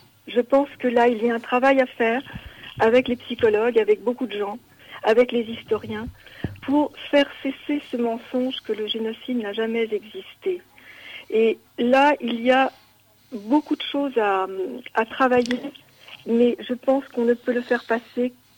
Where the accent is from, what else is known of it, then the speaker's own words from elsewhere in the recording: France; born there; moi, je suis née en France de parents issus